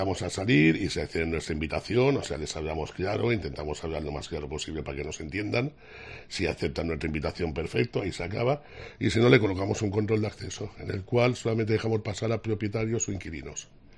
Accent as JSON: {"language": "Spanish", "town": "Barcelona", "region": "Catalonia", "country": "Spain", "said": "Yo soy de Barcelona."}